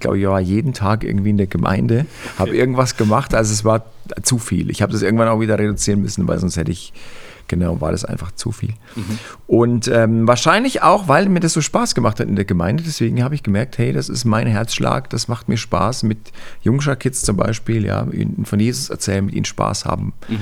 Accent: Amberg, Bavaria, Germany; Also ich komme aus Amberg in der Oberpfalz und bin da aufgewachsen mit 4 Geschwistern. Und wir waren auch so eine, ja, sage ich mal, super christliche Familie.

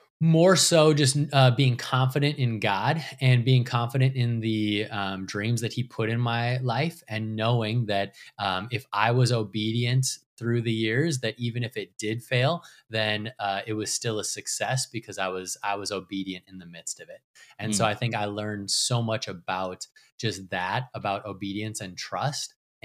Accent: Minneapolis, Minnesota, United States; And I'm from Minneapolis. It's cold here.

